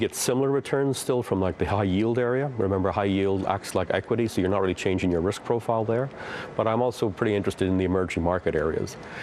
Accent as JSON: {"language": "English", "country": "Ireland", "said": "I'm Irish."}